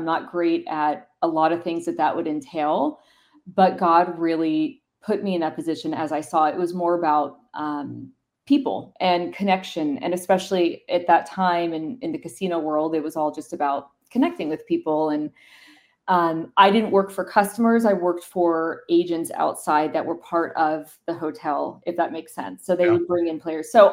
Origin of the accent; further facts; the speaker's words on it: Las Vegas, Nevada, United States; So being born and raised in Las Vegas, the casino world is an easy like jump